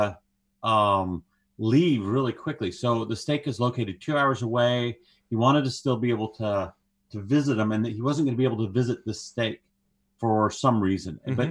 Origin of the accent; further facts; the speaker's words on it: Utah, United States; I'm from Utah.